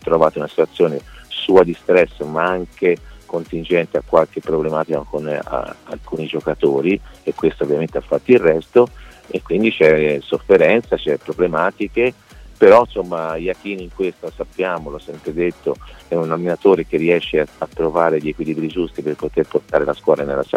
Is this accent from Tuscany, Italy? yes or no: yes; Florence, Tuscany, Italy; e lo sappiamo noi che siamo di Firenze